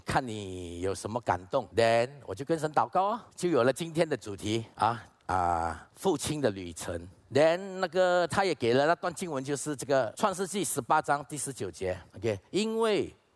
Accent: Singapore; 我是出生于新加坡，我从在一个偏门的环境中长大我也是一名黑社会老大。OK， 我在新加坡当时也有200个lang 啊，

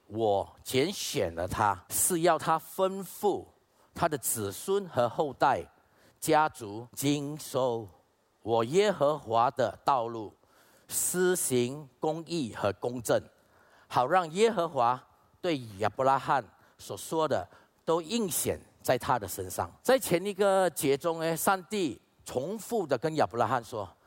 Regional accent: Singapore; 我是出生于新加坡，我从在一个偏门的环境中长大我也是一名黑社会老大。OK， 我在新加坡当时也有200个lang 啊，

